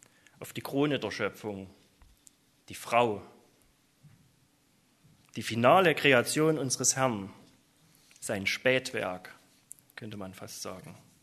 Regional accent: East Germany, Germany; Als Kind in der DDR, als Jugendlicher und auch als Erwachsener.

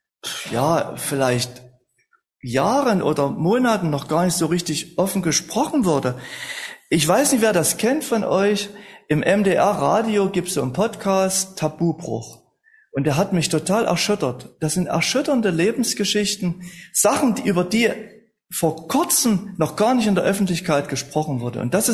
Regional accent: Halle, Saxony-Anhalt, Germany; Oder ich bin in Halle-Saale aufgewachsen. Das ist meine Heimatstadt.

